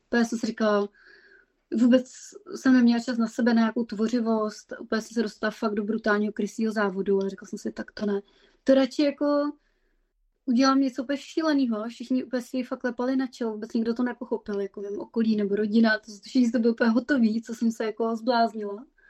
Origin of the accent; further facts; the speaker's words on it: Plzeň, Plzeň Region, Czechia; accent: Plzeň; now in Moravian-Silesian Region, Czechia; Víš, že vlastně já jsem z Plzně, takže když přijedu, my žijeme v Moravskoslezském kraji, jo? A já když přijedu do Plzně, tak znova chytím jako plzeňský přízvuk.